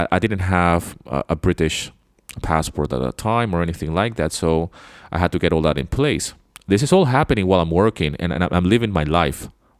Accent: Venezuela; also born or lived in London, United Kingdom; when people ask me, where are you from? I say I'm from Venezuela because that's where I grew up. That's where my heritage is from. Okay. But I was born in London, in the UK.

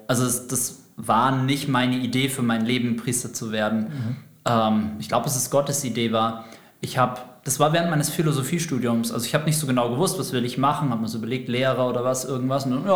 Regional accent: Lower Saxony, Germany; moved away as an adult; ich bin inzwischen 37 Jahre alt. Ich stamme überhaupt nicht aus der Gegend, wo wir hier sitzen bei Nürnberg, sondern ich stamme eigentlich von der Nordsee. Ich bin Ostfriese und bin da auch aufgewachsen. Bis zum Abitur habe ich dort oben gewohnt.

